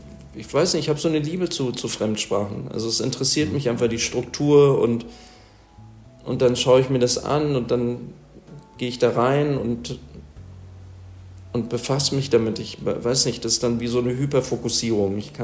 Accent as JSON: {"language": "German", "region": "Berlin", "country": "Germany", "said": "ich bin in Deutschland geboren und so, bin Berliner."}